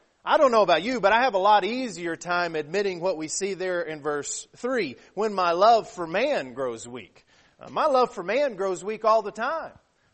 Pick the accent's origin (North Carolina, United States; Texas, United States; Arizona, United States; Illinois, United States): Texas, United States; moved away as an adult; I didn't learn how to swim until I was 18 years old because I grew up in West Texas, and the biggest problem was there wasn't any water to swim in.